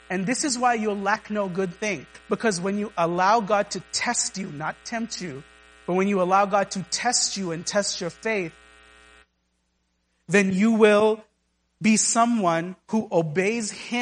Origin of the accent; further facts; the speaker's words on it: Pasadena, California, United States; Okay, well, do you know the reason why I grew up in Pasadena?